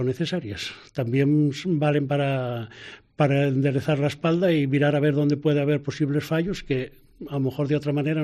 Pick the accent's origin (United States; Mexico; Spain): Spain; Cangas del Narcea, Asturias; Soy de Cangas, no me pongas en ese compromiso.